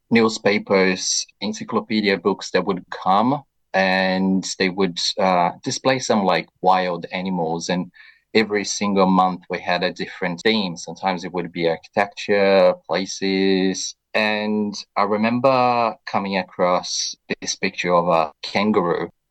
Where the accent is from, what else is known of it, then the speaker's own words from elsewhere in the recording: Brazil; moved away; also born or lived in London; Yeah, so I was born and bred in Brazil. And some people, they do say that I don't sound fully Brazilian, but I think that's because I've moved to London.